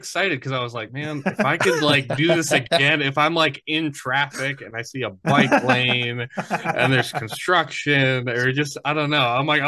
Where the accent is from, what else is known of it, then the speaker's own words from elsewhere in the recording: Wisconsin, United States; And I'm from Wisconsin, so I know who he is.